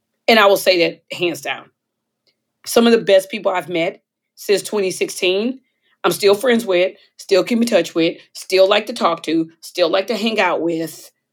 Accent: Texas, United States; I'm from Texas.

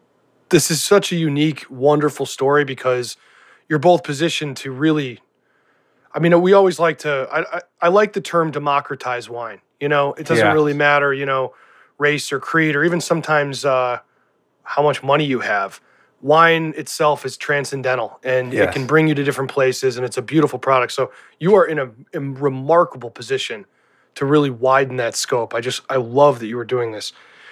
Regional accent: Cleveland, Ohio, United States; I'm from Cleveland, so of course I think about my beloved Cavs

